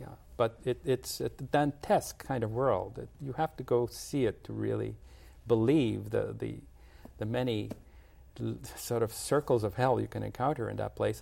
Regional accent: Guatemala City, Guatemala Department, Guatemala; Well, I grew up in Guatemala City, and I can't live there anymore because of the urban problems.

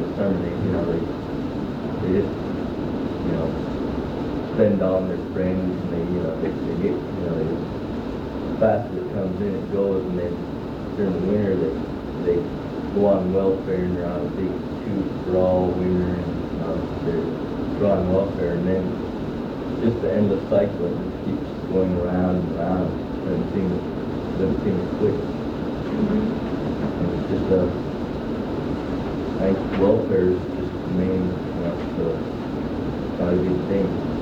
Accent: Bethel, Alaska, United States; From Bethel.

